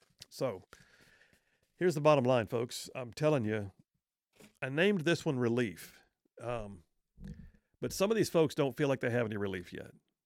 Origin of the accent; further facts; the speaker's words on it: United States; And I'm an American citizen and I'm a taxpayer.